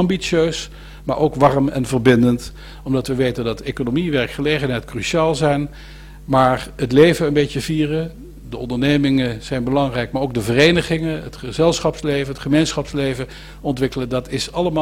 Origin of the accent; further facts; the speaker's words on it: Veghel, North Brabant, Netherlands; born there; Want ik kom zelf geboortig uit Veghel, dat is ook zo'n gemeente als Veldhoven, waar meer banen zijn dan inwoners.